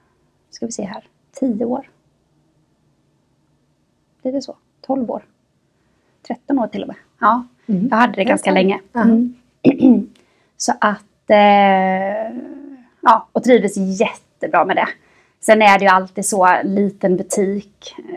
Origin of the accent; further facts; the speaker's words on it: Trånghälla, Jönköping County, Sweden; born there; jag är född i Trånghälla. Ligger ju lite utanför Jönköping, mellan Jönköping och Habo.